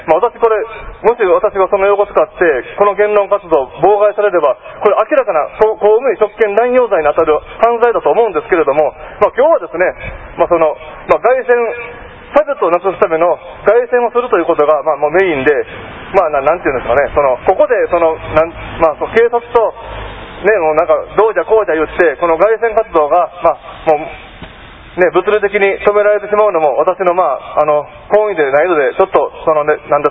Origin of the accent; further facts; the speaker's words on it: Tohoku, Japan; 私東北の出身なんですが